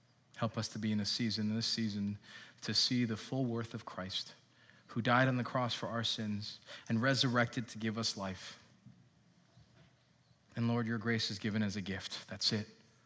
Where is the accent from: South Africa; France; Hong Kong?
Hong Kong; I grew up in Hong Kong. I haven't been there in 10, 11 years.